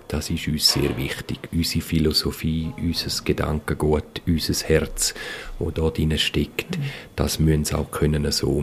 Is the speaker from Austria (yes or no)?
no; Lenzerheide, Graubünden, Switzerland; ich bin hier aufgewachsen auf der Lenzerheide, bin ein Schweizer, ein Bündner, bin mit meinen Wurzeln auch über den Urgroßvater auch von Italien herkommend.